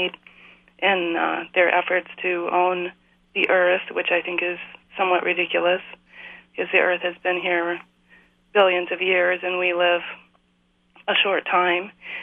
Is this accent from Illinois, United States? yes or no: yes; DeKalb, Illinois, United States; now in Viroqua, United States; Hi, I just wanted to say I'm from DeKalb, Illinois, and I've been to the Barbed Wire Museum many times, and I'm an artist.